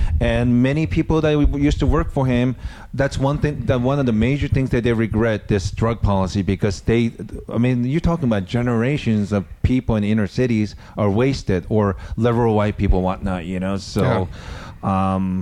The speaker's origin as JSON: {"language": "English", "country": "United States", "said": "whenever the customer found I'm American, they were complaining about Trump."}